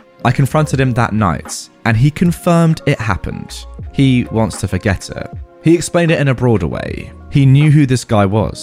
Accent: India; I'm a 36-year-old woman and my husband is 38. We have two kids together, both under 11. I'm originally from India and my husband is from Pakistan.

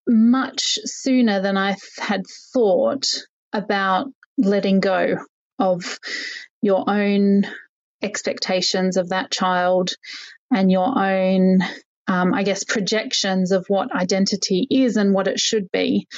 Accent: Melbourne, Victoria, Australia; now in Scotland, United Kingdom; But I'm from Melbourne originally and have ended up in Scotland with my pea and my husband.

